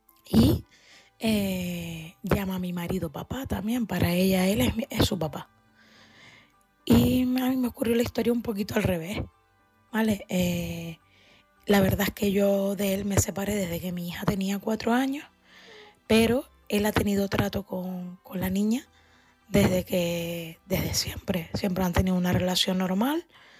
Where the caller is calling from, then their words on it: Canary Islands, Spain; de Gran Canaria.